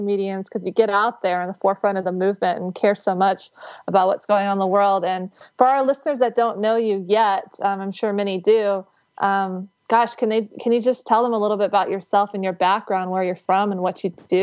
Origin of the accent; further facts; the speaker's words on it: Texas, United States; I grew up in Texas myself, born and raised 16 years.